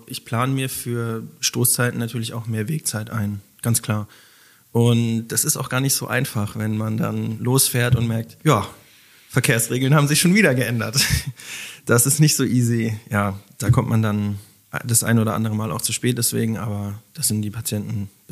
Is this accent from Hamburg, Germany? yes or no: no; Gauangelloch, Baden-Württemberg, Germany; now in Heidelberg, Germany; Ich bin aufgewachsen auf dem Land, 18 Jahre in Gau-Angeloch. Das gehört zu Leim.